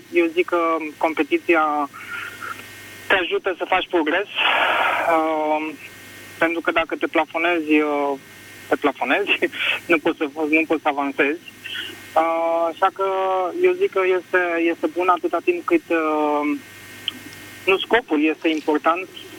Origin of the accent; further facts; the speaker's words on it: Bucharest, Romania; sunt din București.